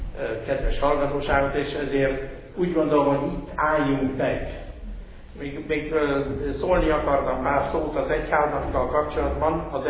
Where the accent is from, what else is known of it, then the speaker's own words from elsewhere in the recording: Hungary; accent: German; hogy én magyar vagyok, a magyar kultúrának egyik embere, akit a magyar kultúra formált, akkor is, hogyha a német akcentussal beszélek.